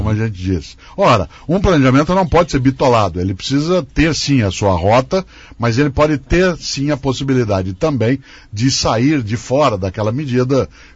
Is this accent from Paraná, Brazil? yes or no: yes; Londrina, Paraná, Brazil; also born or lived in Maringá; now in São Paulo, Brazil; apesar de eu ser um comentarista que vive em São Paulo, eu sou paranaense. Nascido em Londrina, sou Londrina, pé vermelho. Eu vou contar uma coisa, você não era nascido, eu morei em Maringá.